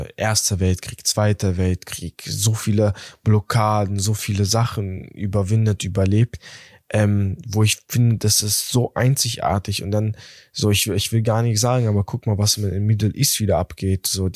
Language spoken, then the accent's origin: German; Berlin, Germany; ich liebe Berlin über alles. Ich bin ja hier aufgewachsen, groß geworden. Berlin ist für mich ja nicht nur die Stadt, sondern ja meine Heimat